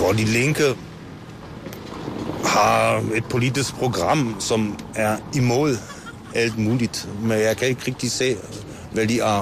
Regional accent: Germany; Danish is a second language; vi skulle stor indsats som tysker for at holde den europæiske union

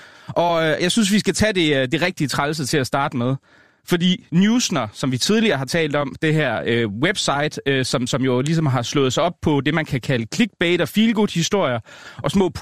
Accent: Jutland, Denmark; i Jylland, der hvor jeg kommer fra, der går man altså i byen om fredagen

